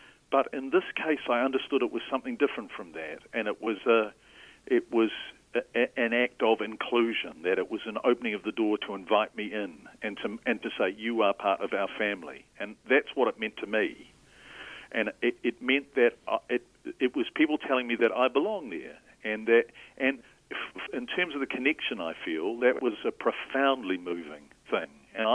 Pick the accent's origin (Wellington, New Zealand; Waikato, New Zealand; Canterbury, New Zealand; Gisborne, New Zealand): Wellington, New Zealand; now in Auckland, New Zealand; I grew up in Wellington, but I've lived in Auckland since 1998. So what's that, 21 years?